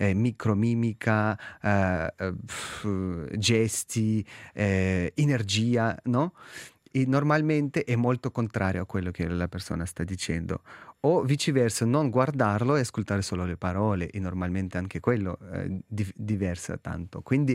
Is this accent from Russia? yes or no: yes; Bryansk, Bryansk Oblast, Russia; Italian is a second language; Allora io vengo da Bryansk, che è una regione che incrocia con Bielorussia, Ucraina e Russia.